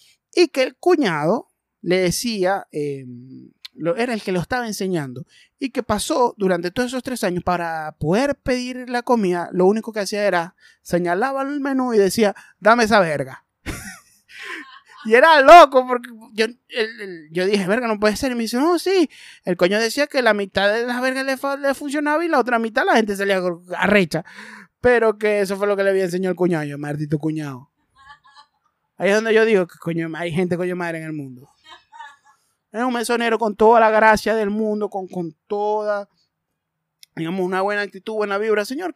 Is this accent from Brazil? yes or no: no; Maracaibo, Zulia, Venezuela; Él entiende que yo soy maracucho, pero yo me adapté para poderlo intimidar y no me jodiera.